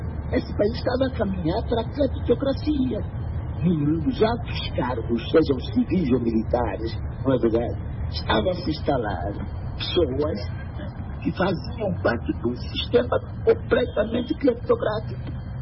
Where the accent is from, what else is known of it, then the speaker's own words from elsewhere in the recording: Angola; Nós somos angolanos, conhecemos que as coisas se passaram aqui no passado e agora.